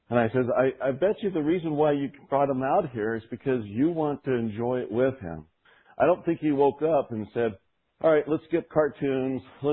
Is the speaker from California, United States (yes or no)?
no; Colorado, United States; I grew up in Colorado and blessed to have a great family.